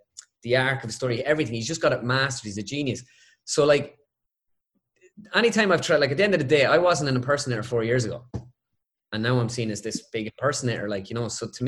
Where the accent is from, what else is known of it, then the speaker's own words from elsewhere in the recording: Ireland; Because, like, being Irish, like I was saying, it's very hard for me to come on and go